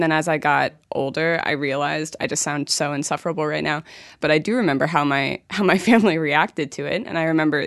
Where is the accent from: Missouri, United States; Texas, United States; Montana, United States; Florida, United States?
Montana, United States; Helena; also born or lived in Seattle; I grew up in Helena, Montana, and I went to school in Seattle, Washington